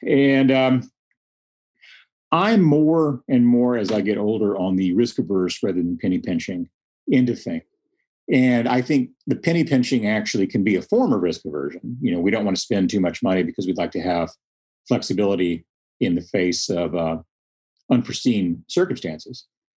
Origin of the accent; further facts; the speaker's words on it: Texas, United States; And so I grew up in the Panhandle, and the kind of weather region I grew up in starts maybe 200 miles west of Dallas and Fort Worth. And we get real winter there.